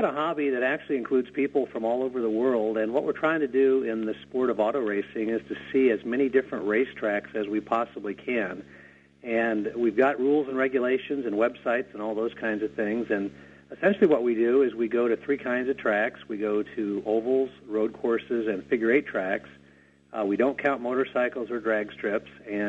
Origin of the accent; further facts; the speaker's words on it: Midwest, United States; I grew up in the Midwest, and I've corporately been relocated in a lot of different places in the country